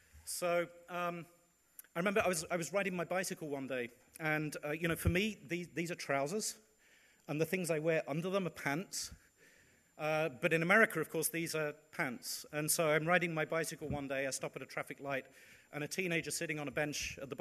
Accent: United Kingdom; now in United States; I'm British by origin. I teach in an American university. And when I first moved to the Midwest, I don't look very different from the people in my university.

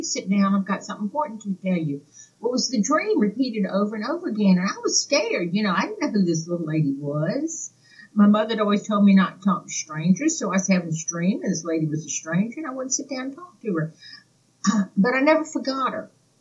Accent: Atlanta, Georgia, United States; born there; also born or lived in Germany; I was born in Atlanta. I've lived overseas for 3 years. I lived in Germany and traveled all over Europe.

